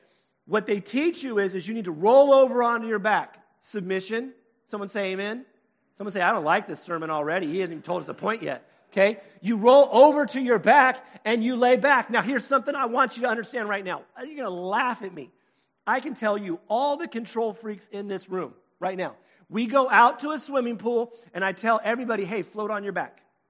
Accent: Sacramento, California, United States; I grew up in Sacramento, California. We had the American River, and every year we had people drowning constantly.

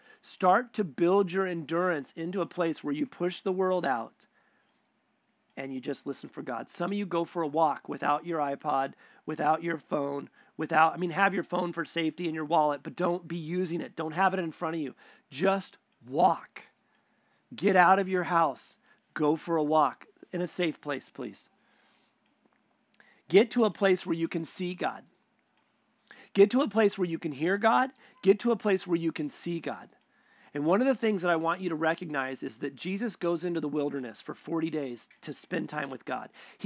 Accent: United States; I'm American, I'm independent, and you don't get to tell me what

